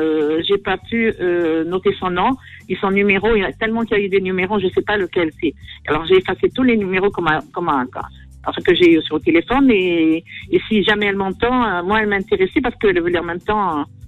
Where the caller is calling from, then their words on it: Île-de-France, France